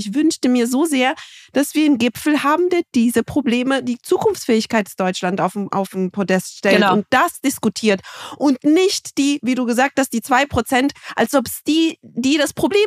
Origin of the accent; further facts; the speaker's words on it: Bucharest, Romania; waren wir in meiner Heimatstadt, also quasi wo ich geboren bin, in Bukarest